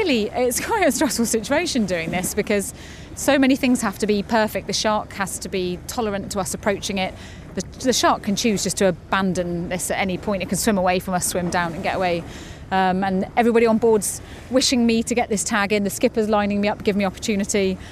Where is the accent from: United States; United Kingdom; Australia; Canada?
United Kingdom; I'm very British, so I'm not going to whoop and cheer too much